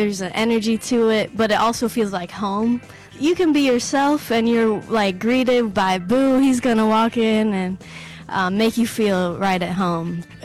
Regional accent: Nashville, Tennessee, United States; growing up around Nashville, it was just really competitive

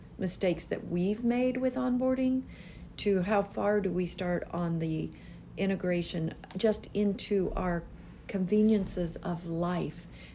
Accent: United States; The first time that I lived in the U.S. was after I graduated high school. And it was a huge culture shock, even though I was an American.

